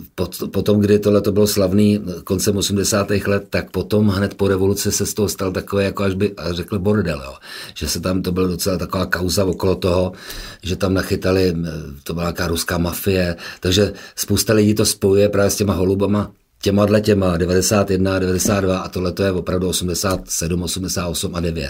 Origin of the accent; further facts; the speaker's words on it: Prague, Czechia; now in Sázava, Czech Republic; Praha je plná náplav, tak já jsem se jako naopak jako Pražák odstěhoval na Humpolce, nebo přímo na Humpolce, ne, ale na Sázavu, kde je krásně